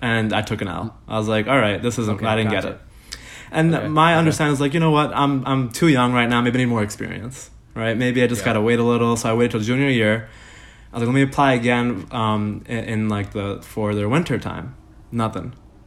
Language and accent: English; New York, United States; I'm from New York. Went to St. John's University in Queens.